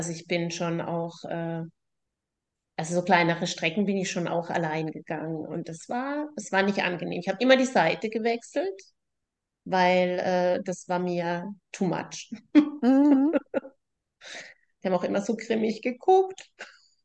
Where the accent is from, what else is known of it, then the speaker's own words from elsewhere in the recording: Karlsruhe, Baden-Württemberg, Germany; Ich bin ja in Karlsruhe groß geworden und bin ja noch mal 2, 3 Jahre jünger.